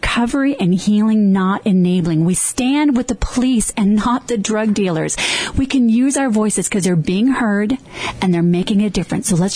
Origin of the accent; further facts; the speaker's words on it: Denver, Colorado, United States; You know, in Denver, my hometown, this legislation was passed by the city council to open an injection site.